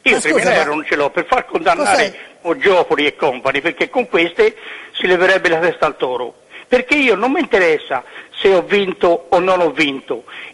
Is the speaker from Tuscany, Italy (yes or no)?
yes; Montale, Tuscany, Italy; Io sono di Montale, di Pistoia